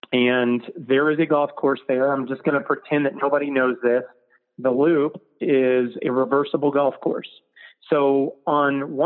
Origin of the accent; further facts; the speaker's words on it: Indiana, United States; Dude, so I'm from Indiana. I'm a proud Hoosier.